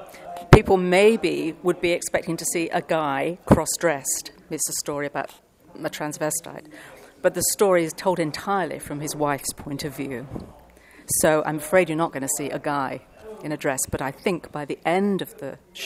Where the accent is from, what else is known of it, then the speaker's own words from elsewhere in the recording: England, United Kingdom; But being English and polite, I waited to be asked by somebody to do it.